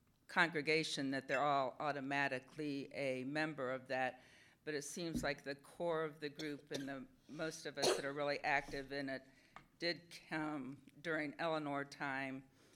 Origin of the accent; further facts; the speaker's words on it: San Diego, California, United States; I'm from San Diego, First Unitarian.